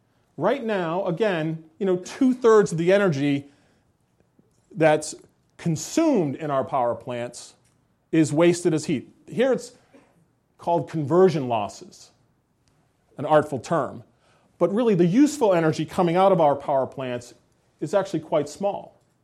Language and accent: English; Rhode Island, United States; I grew up in Rhode Island, not very far from this plant. I watched it being built.